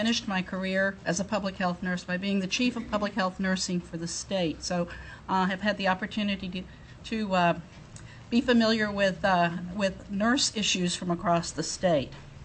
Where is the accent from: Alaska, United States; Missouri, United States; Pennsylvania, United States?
Alaska, United States; Juneau; I'm from Juneau, Alaska. I've been a registered nurse for 40 years.